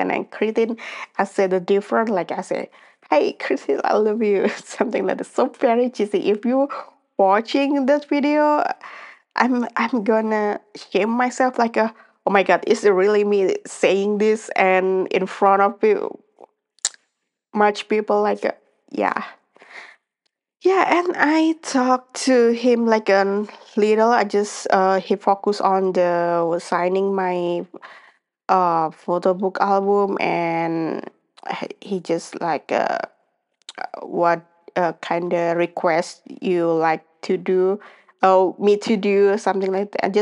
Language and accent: English; Indonesia; English is a second language; I said like I'm from Indonesia